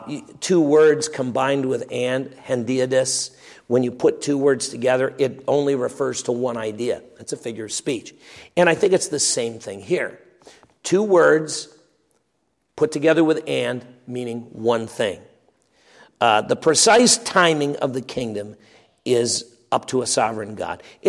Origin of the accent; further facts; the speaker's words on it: Royal Oak, Michigan, United States; He was from my neck of the woods growing up in Royal Oak, Michigan.